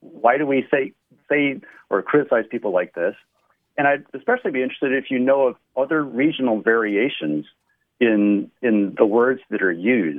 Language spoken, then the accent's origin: English; the South, United States; now in Dryden, United States; Well, I am a transplant from the South, and I really enjoy observing differences in the ways people use words to express themselves where I live now in upstate New York versus where I grew up.